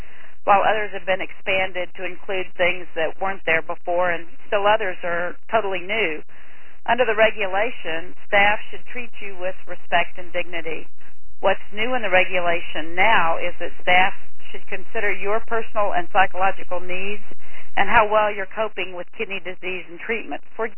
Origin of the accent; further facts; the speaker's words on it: the South, United States; And even though I'm from the South, I have a tendency to kind of talk fast